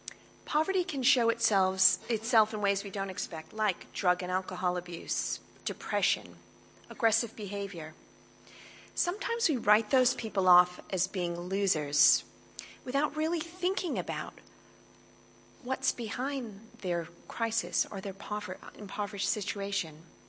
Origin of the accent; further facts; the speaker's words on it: Connecticut, United States; now in Australia; I am American. I'm from Connecticut originally, near New York, but I've been living in Australia since 1997, so I'm well and truly Australian as well.